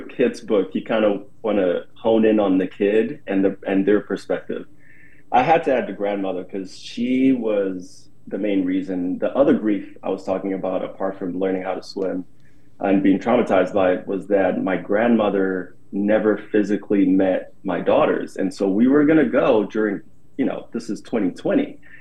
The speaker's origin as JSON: {"language": "English", "country": "Ghana", "tie": "born or raised there", "said": "I'm Black, but I was born and raised in Ghana."}